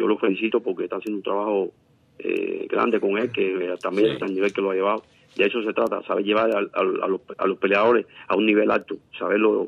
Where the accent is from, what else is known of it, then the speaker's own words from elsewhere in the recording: Cuba; Y para nosotros, como cubanos que somos, y yo como entrenador de ellos